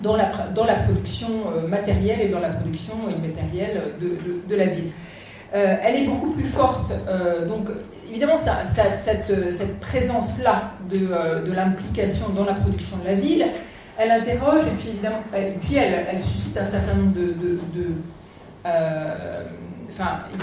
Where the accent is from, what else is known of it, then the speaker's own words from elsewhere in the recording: France; born there; je suis arrivée au nord de mon pays natal, qui est la France, et je continue à essayer d'avoir un pied ici et là